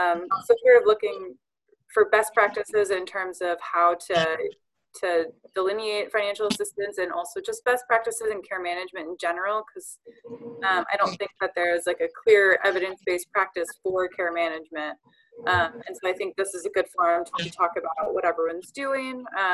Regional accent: Philadelphia, Pennsylvania, United States; from Philadelphia.

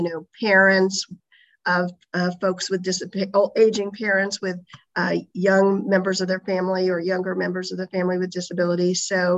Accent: Cincinnati, Ohio, United States; So as Lisa said … from Cincinnati, Ohio

